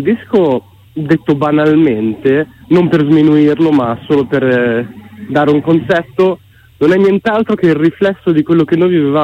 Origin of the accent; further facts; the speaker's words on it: Emilia-Romagna, Italy; da romagnolo il numero 13 non è proprio la mia pronuncia migliore